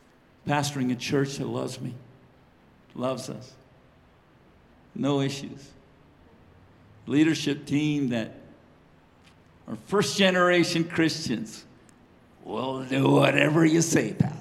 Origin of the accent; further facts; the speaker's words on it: British Columbia, Canada; Carrie and I, we grew up in the Caribou. Actually, I went to high school in the Caribou.